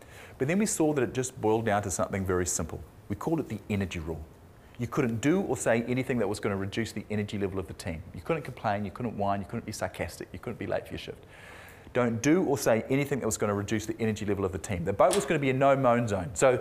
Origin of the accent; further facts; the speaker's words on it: Auckland, New Zealand; I'm from Auckland. I had a paper run when I was growing up.